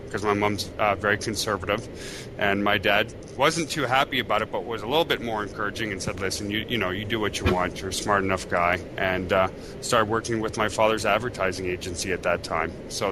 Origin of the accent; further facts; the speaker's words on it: Quebec, Canada; because I was actually from Quebec, which is the French side of Canada.